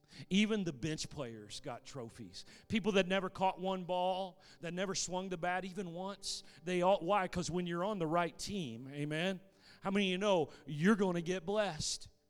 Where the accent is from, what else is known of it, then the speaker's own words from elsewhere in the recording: St. Louis, Missouri, United States; See, I'm a baseball fan, and I grew up in the St. Louis area, so I am a St. Louis Cardinals fan.